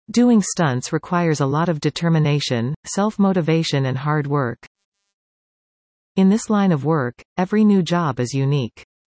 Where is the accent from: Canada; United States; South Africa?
Canada; Preston, Ontario; I was born and raised in Preston and I'm so incredibly proud of that.